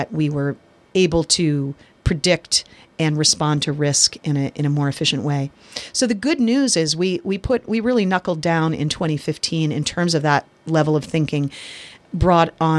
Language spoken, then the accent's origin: English; Pennsylvania, United States; now in Port Townsend, United States; I'm originally from Pennsylvania, central Pennsylvania, born and raised mostly in Pennsylvania. We moved around a lot.